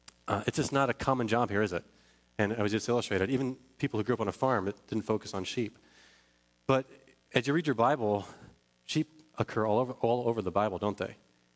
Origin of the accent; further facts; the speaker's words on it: San Jose, California, United States; also born or lived in Roanoke, United States / Detroit, United States / San Diego, United States / Boston, United States; And so I grew up in suburbs. This is a suburb. So I grew up in San Jose, California. We moved all over.